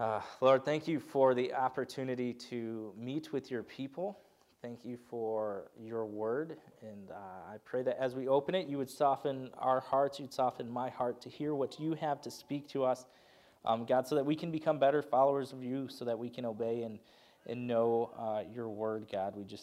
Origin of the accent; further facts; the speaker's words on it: Detroit, Michigan, United States; And before that, we were in Chicago for a little while at school, and I grew up in Detroit.